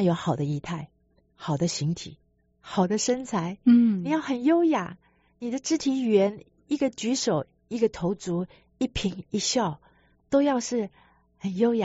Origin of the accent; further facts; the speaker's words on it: Taipei, Taiwan; moved away as an adult; 我是台湾出生长大的台北人，在台湾受了大学教育以后去了英国读书的。那我的毕业学校是在台湾其实很有名的国立台湾艺术大学。